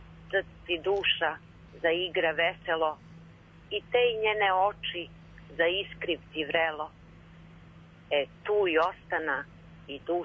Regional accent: Vranje, Southern and Eastern Serbia, Serbia; mnogo reči koje sam ja čula odrastajući u Vranju, rođena sam dakle u Vranju, ja i moja sestra

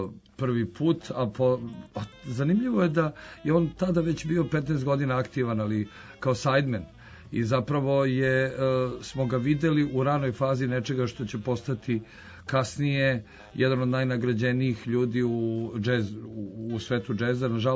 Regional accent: Serbia; ja sam ipak iz Srbije

